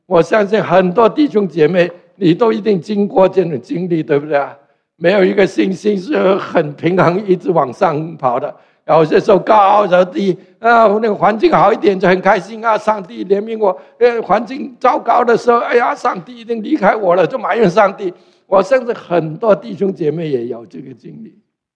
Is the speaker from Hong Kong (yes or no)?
yes; Hong Kong; 我从香港来的